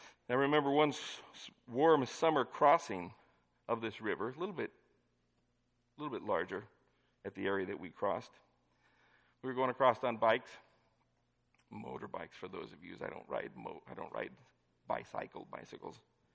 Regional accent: Nevada, United States; Well, I grew up in Nevada. Most of the rivers there you could jump across or ride a motorcycle through.

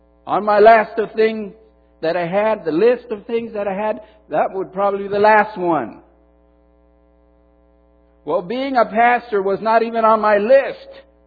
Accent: Huntington Park, California, United States; as I grew up in Huntington Park, Seventh-day Adventist Church there in Huntington Park, California, I saw what the pastors went through.

